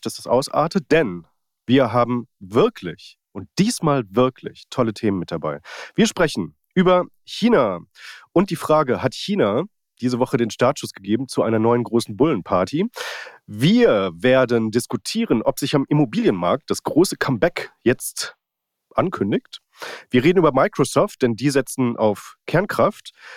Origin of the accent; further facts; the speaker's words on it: Munich, Bavaria, Germany; in meiner Heimatstadt München